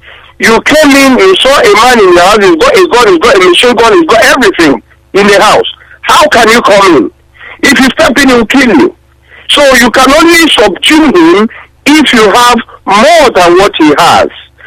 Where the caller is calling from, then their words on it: Malaysia; calling from Malaysia.